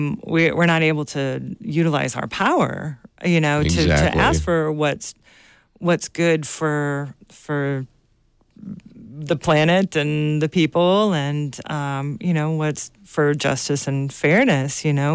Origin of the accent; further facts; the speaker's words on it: Georgia, United States; Well, I will share with you that I'm from Georgia.